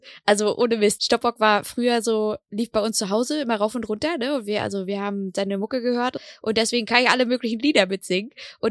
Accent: Northern Germany, Germany; ich komme aus Norddeutschland und hier feiert man vielleicht mal Fasching, aber das war's.

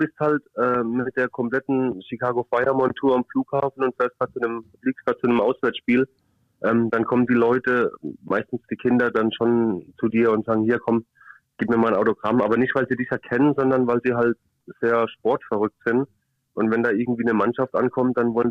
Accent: Germany; Ich bin dann hier in Deutschland aufgewachsen

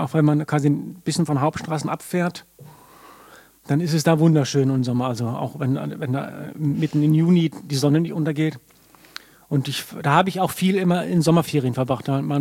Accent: Reykjavik, Capital Region, Iceland; Ich bin geboren und aufgewachsen in Reykjavik.

